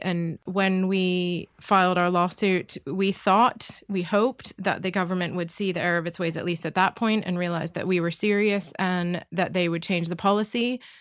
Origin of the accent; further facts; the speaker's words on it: United States; Well, being American is a fundamental part of my identity and part of who I am.